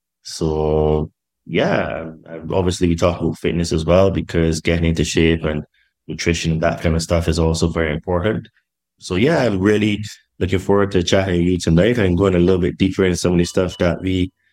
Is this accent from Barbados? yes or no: yes; Barbados; accent: mixed British and Bajan; also born or lived in United Kingdom; I was born in Barbados and I spent half of my life there and then the other half in the UK. Therefore, I have a bit of a mixed accent. It's very British and very Bajan at the same time.